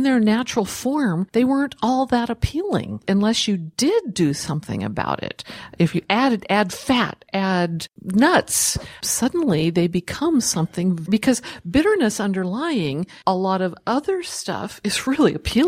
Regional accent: the South, United States; I would put okra in that category too. I grew up partly in the South.

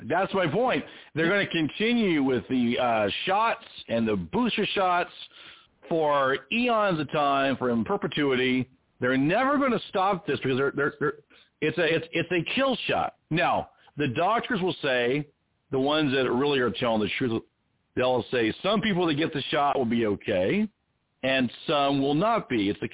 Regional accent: Anaheim, California, United States; also born or lived in Sacramento; because I grew up out there in Anaheim, and then we went north to Sacramento, the capital.

